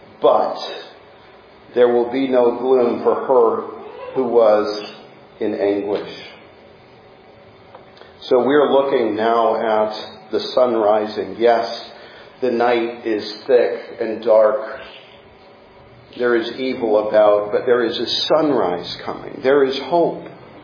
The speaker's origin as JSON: {"language": "English", "region": "Midwest", "country": "United States", "tie": "born there", "said": "I was born in the Midwest, and you could see forever, and so those sunrises and sunsets lasted for longer and were more visible."}